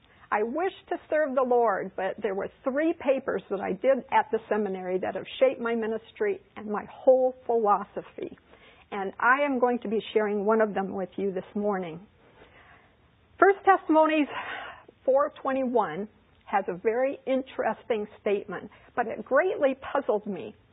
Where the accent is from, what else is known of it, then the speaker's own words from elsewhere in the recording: Bangkok, Thailand; I was born and reared in Bangkok, Thailand. My parents are doctors, and they were missionaries in Bangkok, Thailand, and so that's where I was born, and that was where I was reared.